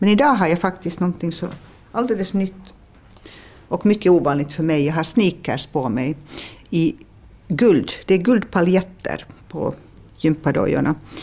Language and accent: Swedish; Finland; Jag kommer ju från en väldigt pratig kultur. Vi som är finlandssvenskar i Finland, vi pratar en massa.